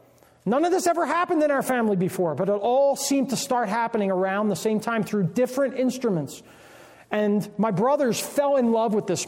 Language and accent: English; New Jersey, United States; I was raised in South Jersey, Southern New Jersey, and it's very, very heavily Roman Catholic.